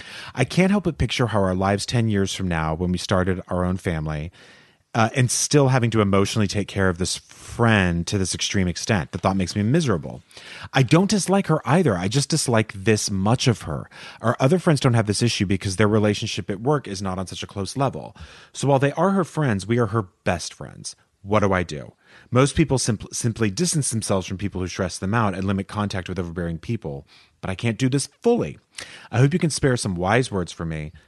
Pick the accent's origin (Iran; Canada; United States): Canada; moved away as an adult; now in Madrid, Spain; I am a Canadian expat living and working in Madrid for the last 8 years.